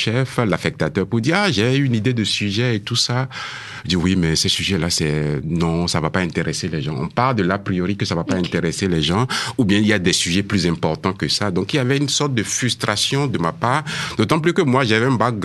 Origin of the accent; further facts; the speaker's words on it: Benin; J'ai d'abord été dans une première vie journaliste dans mon pays d'origine qui est le Bénin, en Afrique de l'Ouest.